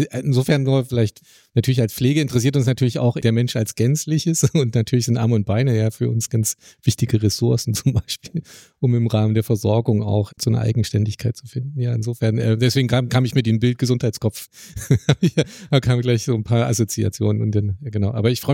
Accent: Saxony-Anhalt, Germany; ich komme aus Sachsen-Anhalt

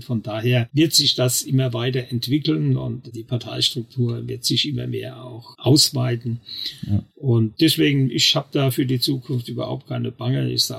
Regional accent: Rhineland-Palatinate, Germany; Struktur, die wir in der Pfalz, was

